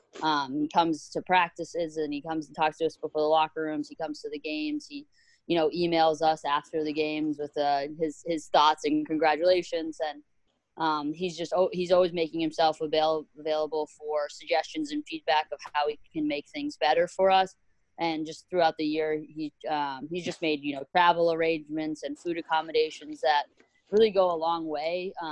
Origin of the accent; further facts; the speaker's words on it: Boston, Massachusetts, United States; I'm from Boston. I work in Boston.